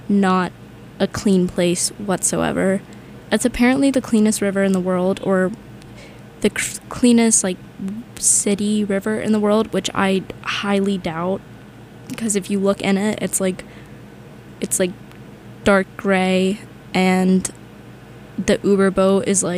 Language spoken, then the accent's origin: English; the South, United States; because my family loves seafood, because we're from the South, so, like, obviously, and my mom grew up in New Orleans, so seafood's, like, a big deal.